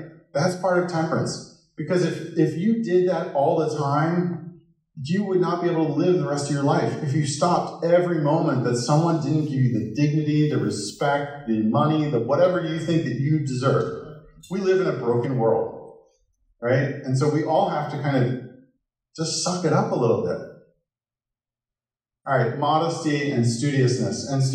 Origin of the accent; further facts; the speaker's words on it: Midwest, United States; I'm from the Midwest here